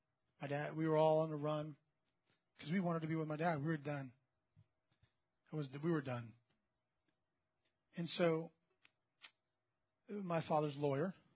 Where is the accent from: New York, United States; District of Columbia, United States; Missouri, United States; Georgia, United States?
New York, United States; New York City; born there; Let's see, I was born in New York City.